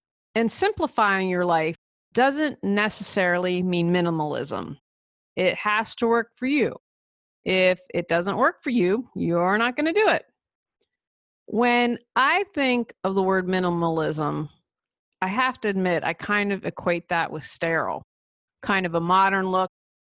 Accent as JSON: {"language": "English", "country": "United States", "said": "but I'm going to talk how it is for being an American."}